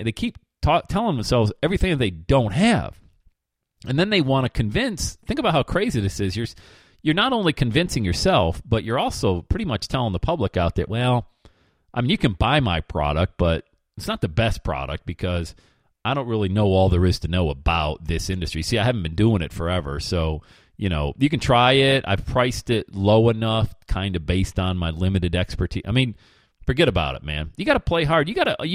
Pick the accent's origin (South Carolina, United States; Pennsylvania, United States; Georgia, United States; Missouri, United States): Pennsylvania, United States; but I grew up in Pennsylvania, a huge Philadelphia 76er fan.